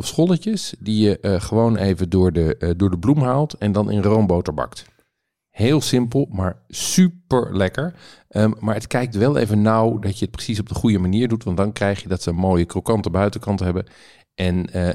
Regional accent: Zeeland, Netherlands; klassiek bij ons in Zeeland zijn frietjes.

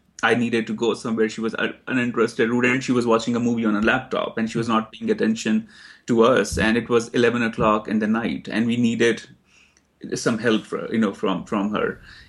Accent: India; now in New York, United States; So I moved to New York from India in 2004.

